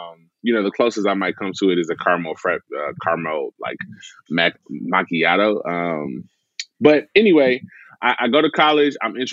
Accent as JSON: {"language": "English", "town": "Memphis", "region": "Tennessee", "country": "United States", "tie": "born or raised there", "said": "And I grew up in Memphis my whole life"}